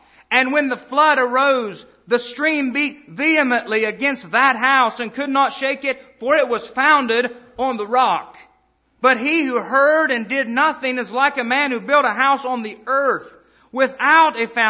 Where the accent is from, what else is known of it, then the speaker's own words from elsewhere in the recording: West Virginia, United States; Over in Doddridge County, perhaps it's in Harrison County. I grew up in Doddridge County.